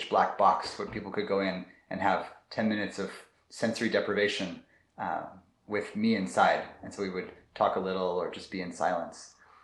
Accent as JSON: {"language": "English", "region": "California", "country": "United States", "tie": "born or raised there", "said": "I grew up here in California in the Bay Area, in a very liberal and progressive place."}